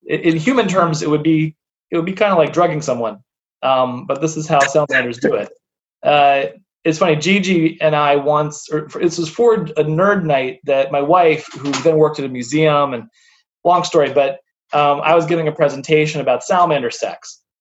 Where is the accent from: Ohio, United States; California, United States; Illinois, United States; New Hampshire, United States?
Ohio, United States; I grew up in Central Ohio, but my family my family's from Philadelphia, so we come to visit.